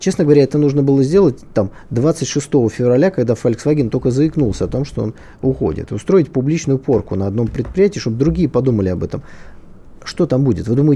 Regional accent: Saint Petersburg, Russia; Я как человек из Питера, там, по-моему, 5 предприятий было автомобильных

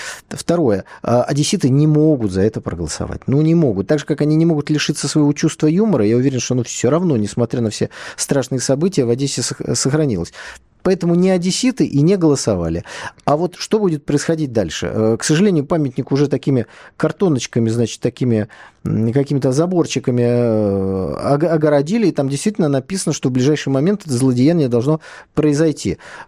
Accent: Saint Petersburg, Russia; я как выходец из Питера в данном случае промолчу

